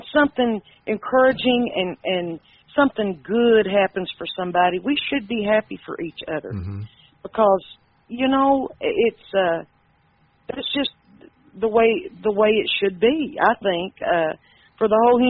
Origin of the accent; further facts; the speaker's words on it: Cumberland Gap, United States; I'm from the Cumberland Gap